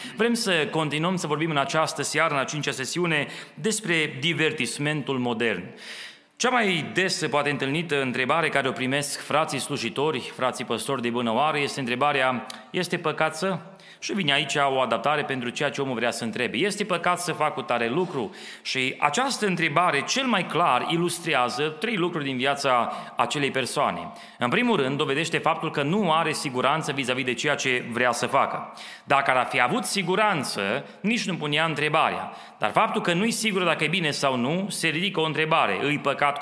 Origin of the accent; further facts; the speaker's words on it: Romania; în special noi care ne gândim ca români că știm toate lucrurile